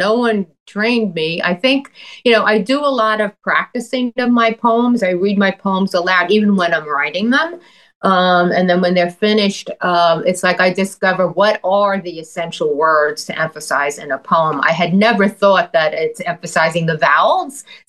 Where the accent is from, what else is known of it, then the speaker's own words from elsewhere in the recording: Queens, New York, United States; accent: Queens; Yes, and I can't do anything about my Queens accent.